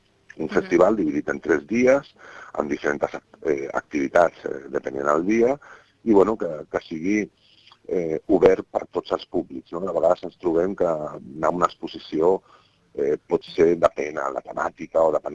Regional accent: Catalonia, Spain; som d'aquí a prop, som bàsicament del Maresme

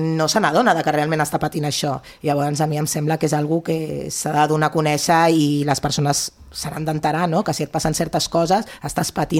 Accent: Calella, Catalonia, Spain; en principi, la majoria som de Calella, Pineda

